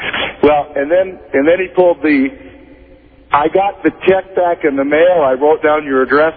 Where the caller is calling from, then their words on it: Spokane, Washington, United States; Spokane, Washington.